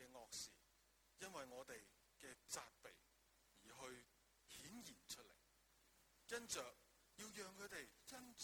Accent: China; 对于我们中国人所说，我们星期都每一天都要做什么？每日三省吾身

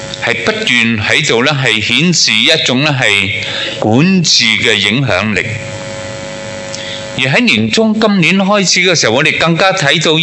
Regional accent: Hong Kong; 我们的周围的邻舍，我们香港人那个的心境的境况的问题

